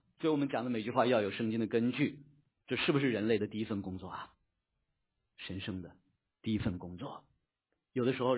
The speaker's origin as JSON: {"language": "Chinese", "region": "North China", "country": "China", "tie": "born or raised there", "said": "我小时候在北方长大，小时候北方呢，那时候雾霾还是没有听过的词"}